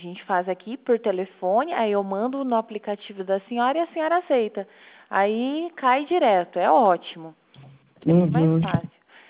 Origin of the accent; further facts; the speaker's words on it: South Region, Brazil; O meu número é o começo, o DDD é 45. Não se assusta, que eu sou do Sul.